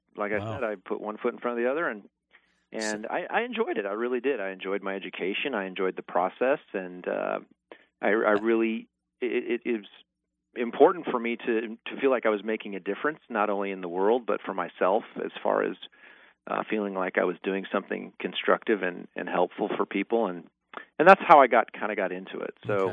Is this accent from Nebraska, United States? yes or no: yes; Nebraska, United States; So I actually grew up in northeast Nebraska. I'm a Cornhusker by heart, I guess.